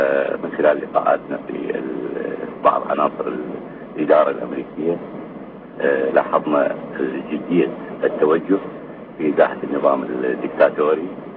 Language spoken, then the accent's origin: Arabic; Iraq; ابن العراق